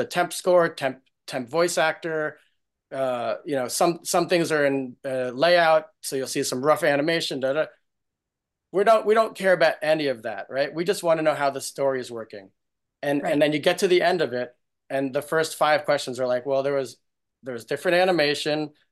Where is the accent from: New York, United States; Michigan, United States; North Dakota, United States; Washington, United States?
New York, United States; I grew up in New York. My dad was like a businessman